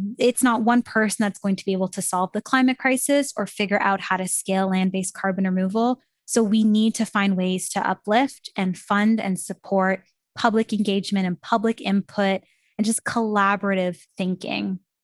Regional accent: Canada

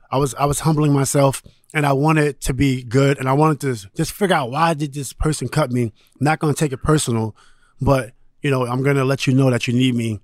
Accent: New York City, New York, United States; Because I'm from New York City.

